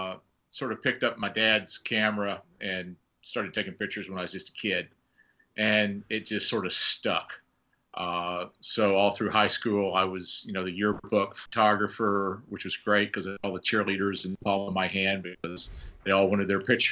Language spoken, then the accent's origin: English; Arkansas, United States; I wanted to learn how to dive, which I don't know where I got that from growing up in Arkansas.